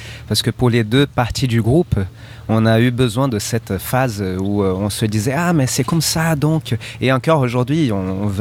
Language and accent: French; Brazil; French is a second language; now in France; Bon, je suis brésilien, mais ça fait longtemps que je vis en France.